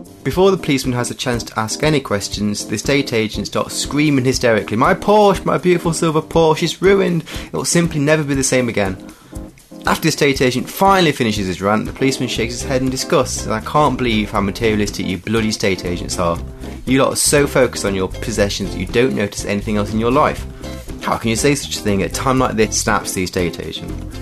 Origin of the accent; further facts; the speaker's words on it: Mansfield, East Midlands, United Kingdom; I'm from Mansfield myself. It's in the north of Nottinghamshire.